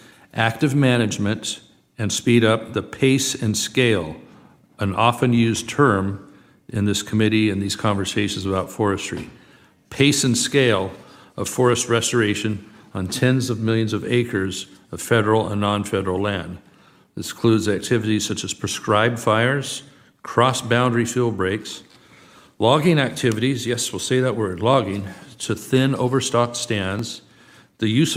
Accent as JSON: {"language": "English", "region": "California", "country": "United States", "said": "Six of the seven largest wildfires we've seen in California, my home state, have occurred in 2020 and 2021"}